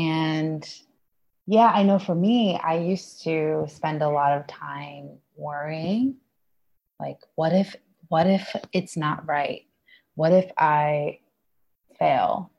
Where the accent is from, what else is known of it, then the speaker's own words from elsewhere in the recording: New York City, New York, United States; moved away as an adult; now in Indonesia; You know, I lived in New York City for my whole life, or I grew up in New York my whole life. And now I'm living in Bali